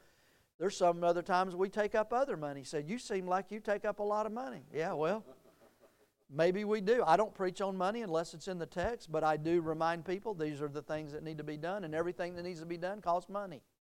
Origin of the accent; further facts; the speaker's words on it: Soddy Daisy, Tennessee, United States; I have to use my fingers because I grew up in Soddy Daisy, Tennessee.